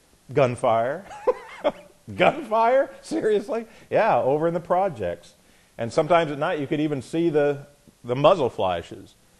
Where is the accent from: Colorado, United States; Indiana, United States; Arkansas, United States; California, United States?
Indiana, United States; Jefferson; I grew up in Jefferson, Indiana, town of about 200, 250 people.